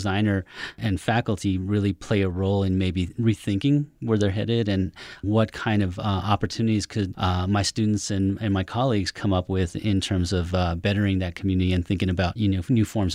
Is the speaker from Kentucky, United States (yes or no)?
no; Silver City, New Mexico, United States; I grew up in Silver City, and I always wanted to give back to that community that I grew up in.